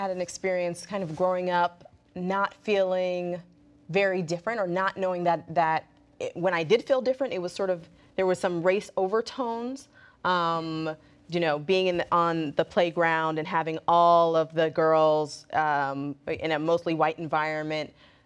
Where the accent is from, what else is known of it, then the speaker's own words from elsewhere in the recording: California, United States; I was from California. I had a mother who was a grandmother who was a librarian. I spoke the King's English.